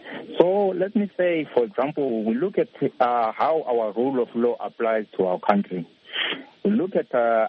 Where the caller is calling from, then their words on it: Johannesburg, Gauteng, South Africa; I'm calling you from Houghton Estates in South Africa, Joburg.